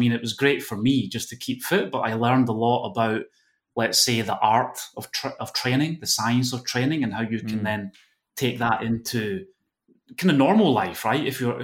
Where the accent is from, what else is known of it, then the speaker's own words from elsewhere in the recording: Scotland, United Kingdom; accent: Scottish; also born or lived in Basque Country; now in Spain; I've been living in Spain, Rupi, for over almost actually 20 years. And so I've lost all my Scottish accent, as you can hear, right?